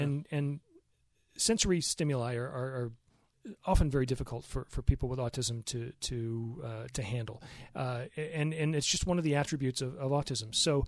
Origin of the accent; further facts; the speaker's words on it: San Diego, California, United States; now in Idaho, United States; I grew up in San Diego.